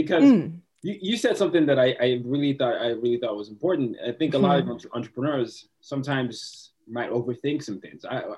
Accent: Nigeria; And I'm from Nigeria.

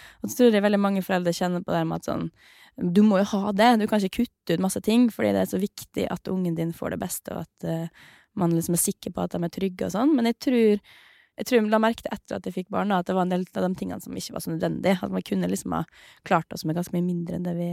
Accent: Møre og Romsdal, Norway; Jeg er jo sunnmøring, eller halvt sunnmøring, og liksom glad i å være liksom nøkteren.

